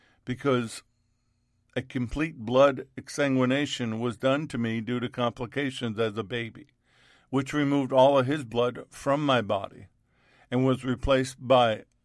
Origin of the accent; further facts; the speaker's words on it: Queens, New York, United States; As a child growing up in Queens, New York, I didn't understand anything of what I just told you.